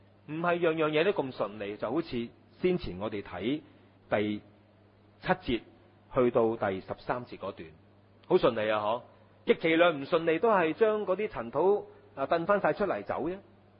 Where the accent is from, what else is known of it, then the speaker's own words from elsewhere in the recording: China; 我哋中國人有句成語呀，塞翁失馬焉知非福呀。